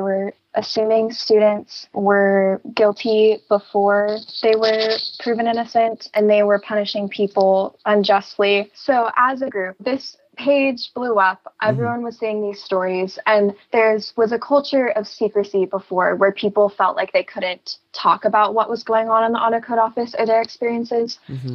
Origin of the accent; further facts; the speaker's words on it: Los Angeles, California, United States; I'm from Los Angeles, and I'm currently at university.